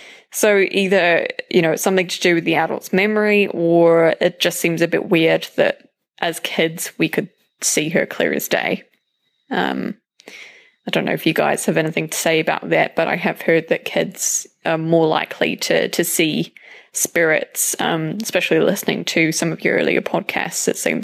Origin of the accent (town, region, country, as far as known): United Kingdom; now in New Zealand